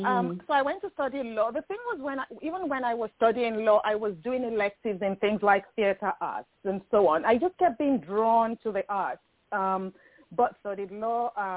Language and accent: English; Nigeria; growing up in Nigeria